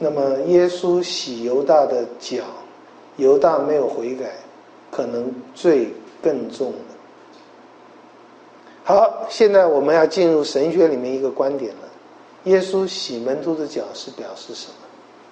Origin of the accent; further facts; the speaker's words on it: China; 我们中国人都知道，不要说杀人放火了，罪根本不能洗掉的